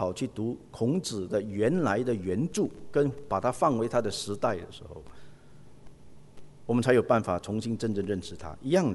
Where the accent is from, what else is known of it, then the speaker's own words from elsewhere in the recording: China; 也许我们中国人华人的惯性，按照说亚伯拉罕是长辈嘛